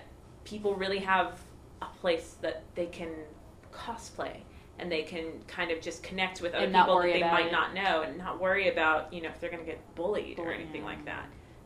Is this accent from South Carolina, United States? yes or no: no; Philadelphia, Pennsylvania, United States; also born or lived in Virginia / California; Yeah, my dad was in the military. So, yeah, so I'm from Philadelphia, but my brother's from San Diego. But both of our parents are from Texas.